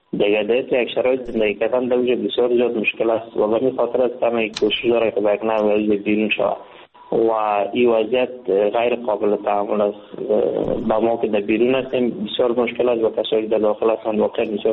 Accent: Afghanistan; now in India; وقتی که من از افغانستان بی طرف آمدم، با مجردی که داخل کشور هند شدم

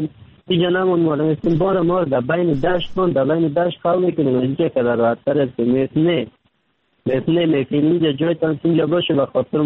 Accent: Kabul, Afghanistan; now in Turkey; 3 سال میشه ترکیه آمدم، از افغانستان 3 سال میشه رکن سیدانم ترکیه هستم. اما از افغانستان آمدم، طرف پاکستان آوردم، رو آمدم از کابل آمدم

